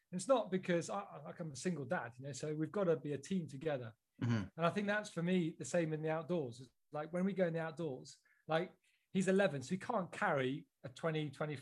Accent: United Kingdom; I think being British, I did turn around and say to the father

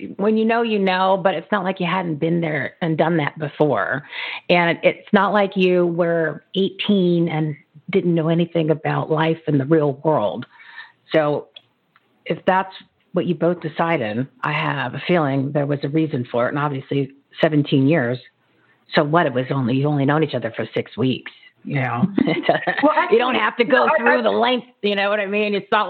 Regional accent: New Jersey, United States; I grew up on Frank Purdue chicken and Frank Purdue commercials because I grew up in New Jersey.

